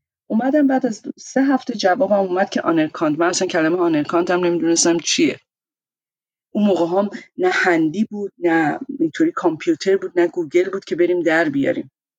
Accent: Iran; moved away; همین دلیل اصلا از ایران اومدم بیرون

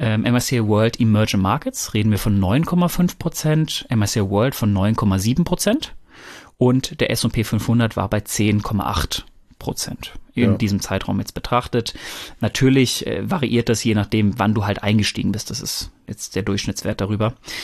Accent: North Rhine-Westphalia, Germany; Ich komme ja ursprünglich aus dem Pott

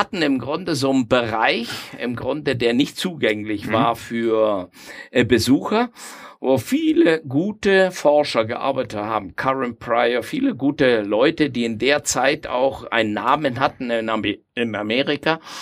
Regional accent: Argentina; German is a second language; Und ich stamme ja aus Argentinien und habe dort auf der Halbinsel Valdez mit Glattwalen gearbeitet.

